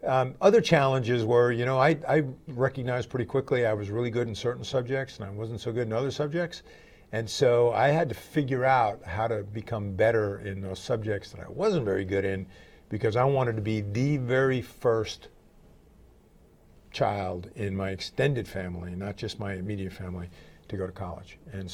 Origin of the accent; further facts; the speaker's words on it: New York, United States; So I grew up in New York where my dad was this big New York Ranger fan.